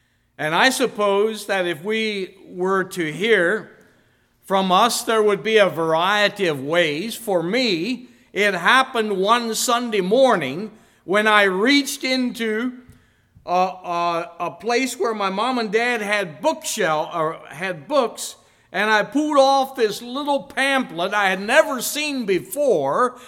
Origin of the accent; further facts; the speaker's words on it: McVeytown, Pennsylvania, United States; We are from McVeightown area, if you know where that is at.